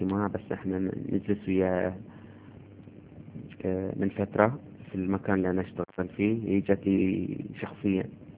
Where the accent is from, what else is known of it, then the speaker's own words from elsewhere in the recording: Bahrain; يمكن ان بفضل الجرايد عندنا في البحرين